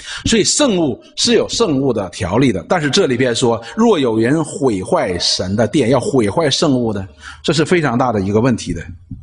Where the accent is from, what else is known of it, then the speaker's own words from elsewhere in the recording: China; 我们中国人讲一句话，没功劳有苦劳